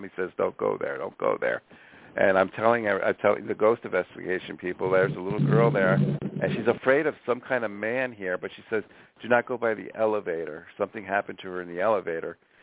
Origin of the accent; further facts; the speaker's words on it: Oceanside, New York, United States; born there; So, yeah, I was born in the Oceanside area, Allen Park, Nassau County. That's where I was born.